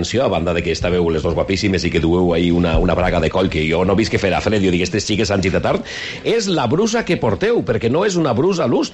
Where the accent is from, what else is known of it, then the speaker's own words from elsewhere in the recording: Valencian Community, Spain; los que no somos ni de la comarca del Baix Maestrat, ¿no? Que venimos de La Plana